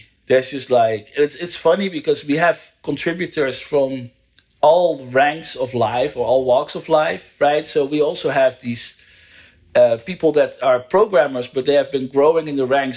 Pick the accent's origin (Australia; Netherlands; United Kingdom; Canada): Netherlands; English is a second language; moved away as an adult; now in United States; I'm from the Netherlands and I live in the US